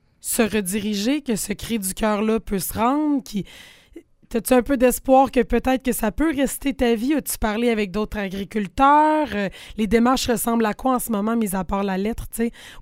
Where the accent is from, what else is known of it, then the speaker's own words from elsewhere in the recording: Quebec, Canada; Moi, je viens de la Côte-Nord.